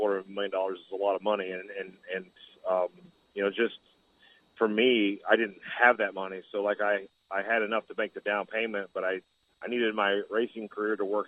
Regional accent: South Bend, Indiana, United States; So I grew up in South Bend, Indiana on 5 acres, and we raised our own beef.

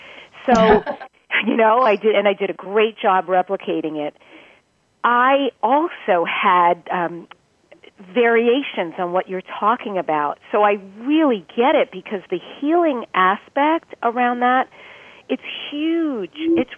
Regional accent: New York, United States; born there; I was conceived in another country, in Israel. I was born in New York. I was raised in my grandparents' house.

